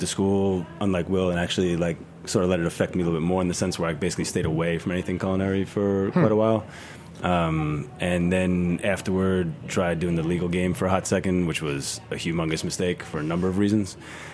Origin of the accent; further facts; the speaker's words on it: Brooklyn, New York, United States; I grew up in Sheepshead Bay, Brooklyn for a long time.